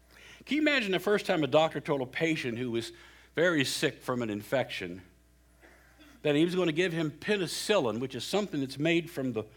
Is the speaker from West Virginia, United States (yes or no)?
yes; West Virginia, United States; born there; Now, I was born in West Virginia. Don't hold that against me. My mom and dad were born in Kentucky, in the hills of Kentucky.